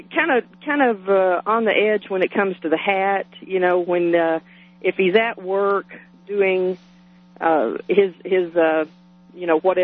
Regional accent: Dallas, Texas, United States; I'm familiar with that. I'm from Texas.

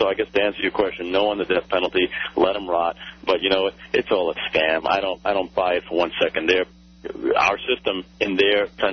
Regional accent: Panama; And I'm from Panama, by the way.

